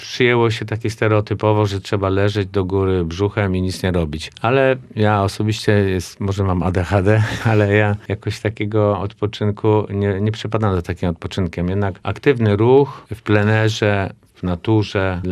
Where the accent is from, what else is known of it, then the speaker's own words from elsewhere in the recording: Kraków, Lesser Poland, Poland; u nas w Krakowie organista zagra, może tam jedna osoba zaśpiewa.